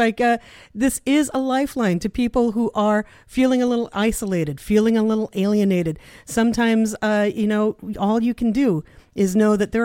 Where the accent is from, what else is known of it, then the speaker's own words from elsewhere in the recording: Portland, Oregon, United States; Because I'm from Portland. And I grew up queer in North Portland in the 70s when there weren't a lot of queers in North Portland.